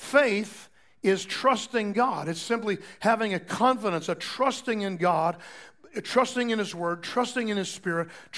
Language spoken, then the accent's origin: English; Orlando, Florida, United States; I grew up in the Orlando area, and there was no good arena in Orlando.